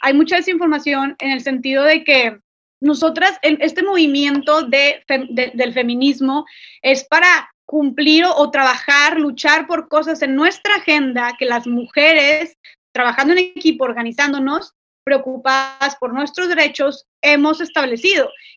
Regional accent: Monterrey, Nuevo León, Mexico; soy de Monterrey, Nuevo León, y me dicen, tú siendo de Nuevo León, un estado tan conservador y de los estados más machistas que hay en México

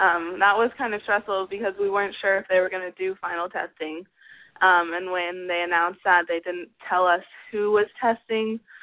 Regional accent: Tulsa, Oklahoma, United States; Yes, I am.

